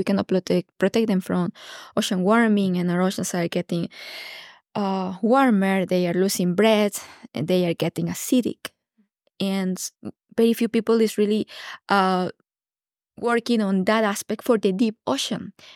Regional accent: Ecuador; English is a second language; I used to work in the Galapagos Islands, I'm from Ecuador

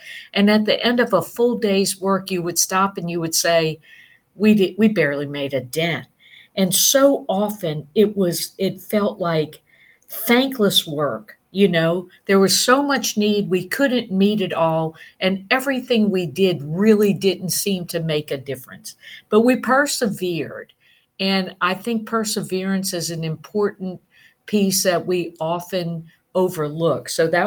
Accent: New Orleans, Louisiana, United States; Actually, I'm from New Orleans. I'm the third of nine children.

